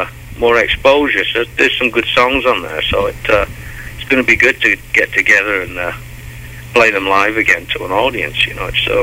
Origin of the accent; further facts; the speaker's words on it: Manchester, North West England, United Kingdom; now in London, United Kingdom; I'm originally from Manchester, and I moved down to London